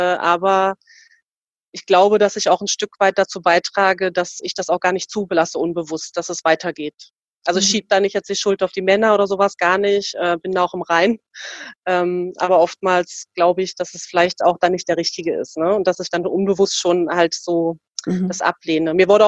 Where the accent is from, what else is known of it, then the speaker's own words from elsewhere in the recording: East Germany, Germany; Ich bin ja in der DDR aufgewachsen und meine Eltern leben ja natürlich noch drüben, also im Osten der Republik.